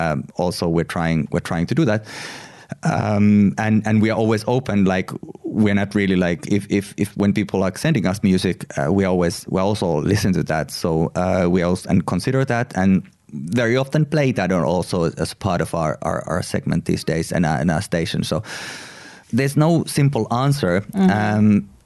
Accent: Finland; I never really talked a lot about the fact that I am from Finland, but of course I am from somewhere.

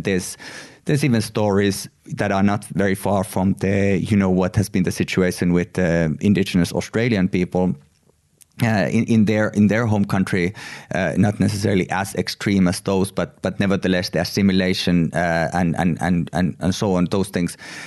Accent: Finland; I never really talked a lot about the fact that I am from Finland, but of course I am from somewhere.

